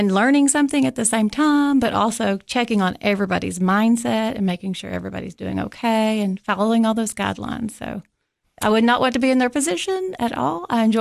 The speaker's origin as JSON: {"language": "English", "region": "Tennessee", "country": "United States", "said": "So I'm from Pickett County. I graduated from Pickett County High School, and I went to Tennessee Tech for my undergraduate and my master's in reading."}